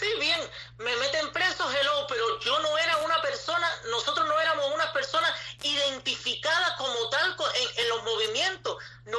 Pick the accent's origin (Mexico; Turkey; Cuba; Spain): Cuba; moved away as an adult; Yo salí de Cuba y no sabía que venía para esto, yo estoy expulsado de mi país.